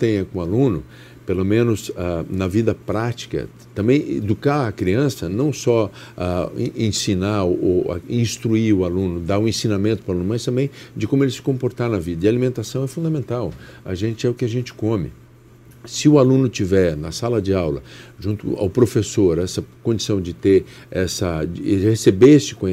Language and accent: Portuguese; Brazil; E a gente, como brasileiro, já que é um momento de eleição